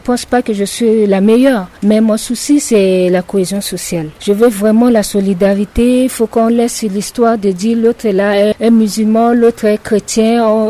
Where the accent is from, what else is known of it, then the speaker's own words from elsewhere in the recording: Carnot, Mambéré-Kadéï, Central African Republic; moi, je suis déjà une femme, une fille de Centrafrique. Déjà, dans notre capitale, c'est le même problème. Mais comme moi, je viens de Carnot